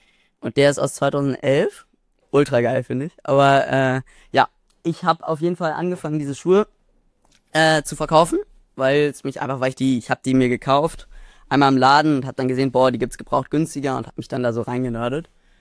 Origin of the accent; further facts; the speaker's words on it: Berlin, Germany; ich bin 16 Jahre alt, ich bin aus Berlin.